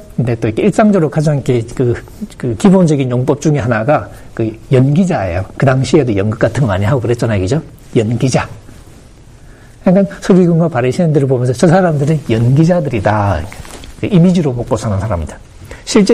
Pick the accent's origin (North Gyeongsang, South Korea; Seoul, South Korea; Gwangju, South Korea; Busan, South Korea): Busan, South Korea; 저 부산에서 자랐거든요.